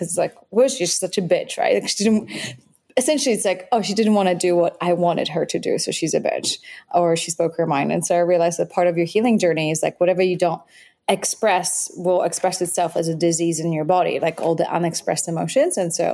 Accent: Poland; English is a second language; for those of you who just like out of context, I grew up in Poland

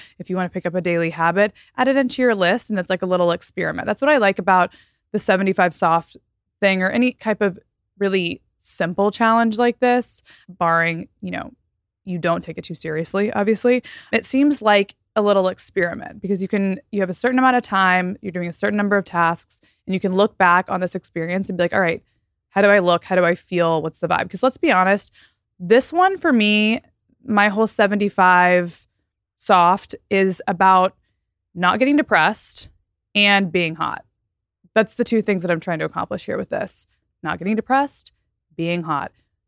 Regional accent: Texas, United States; also born or lived in Florida; now in Los Angeles, United States; I'm from Texas and Florida. So it kind of tracks that way. So California is very, very, very dry to me.

